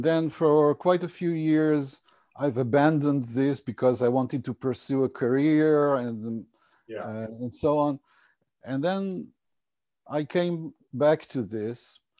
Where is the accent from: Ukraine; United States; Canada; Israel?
Israel; Haifa, Haifa District; I'm originally from electrical engineering from the Technion in my hometown of Haifa.